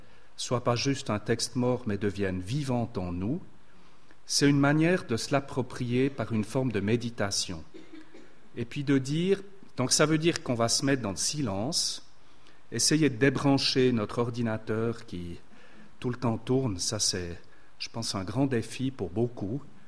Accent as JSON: {"language": "French", "country": "Switzerland", "said": "Je suis un vrai Suisse. Je ne suis pas un Américain."}